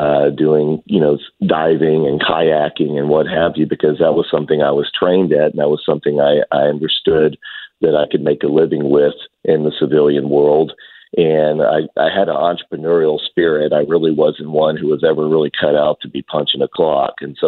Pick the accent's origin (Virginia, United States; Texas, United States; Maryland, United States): Texas, United States; Houston; Yes, I'm from Houston, Texas.